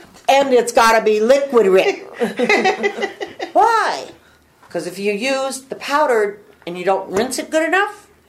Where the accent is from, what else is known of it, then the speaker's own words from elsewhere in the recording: White Earth Reservation, Minnesota, United States; I'm from the White Earth Reservation. And the Loon is my clan.